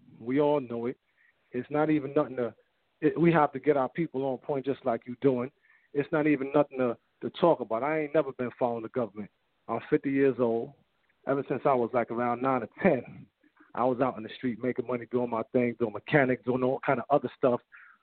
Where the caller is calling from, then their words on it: New York City, New York, United States; Calling from 106 in Park, Harlem.